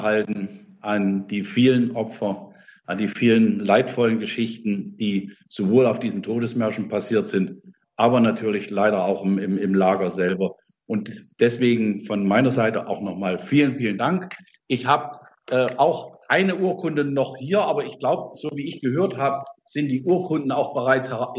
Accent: Thuringia, Germany; wenn Sie das Projekt weiterverfolgen und in die Nähe meiner Heimat kommen, bin ich gerne bereit, auch eine Baumpatenschaft mit zu übernehmen.

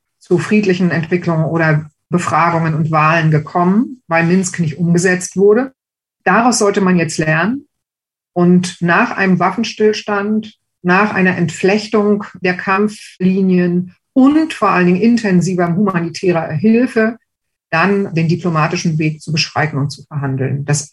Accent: Strausberg, Brandenburg, Germany; In meiner Heimatstadt Strausberg werden demnächst ukrainische Führungskräfte der Armee ausgebildet.

